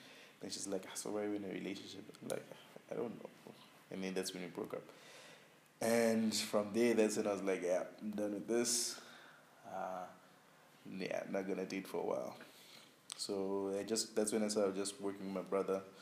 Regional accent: Zimbabwe; moved away; also born or lived in Malaysia; I was like, I'm from Zimbabwe. She's like, oh, okay. So, which part of Nigeria is Zimbabwe?

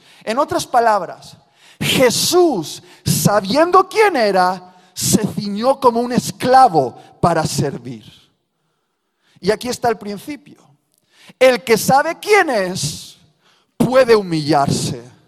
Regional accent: Basque Country, Spain; las peleas entre mi mujer y yo son normales porque somos vascos. Y los vascos discutimos

